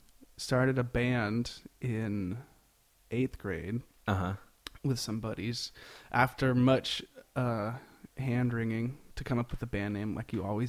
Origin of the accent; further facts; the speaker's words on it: Half Moon Bay, California, United States; I grew up in the California Bay Area.